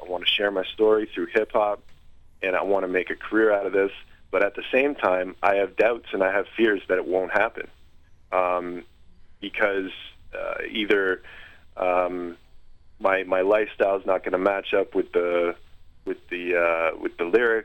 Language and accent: English; Guelph, Ontario, Canada; I'm this white guy, I'm from Guelph, I'm a Christian